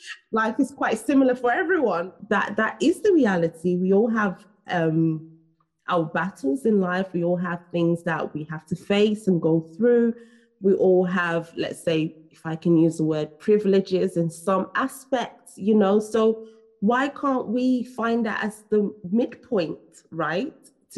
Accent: Nigeria; born there; I mean, I was born in Nigeria, I was born in Africa

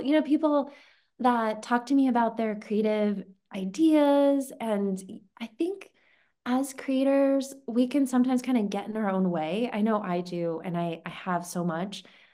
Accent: United States; I feel like I think Americans, well, because also I'm an American, I think that I just understand the sensibility.

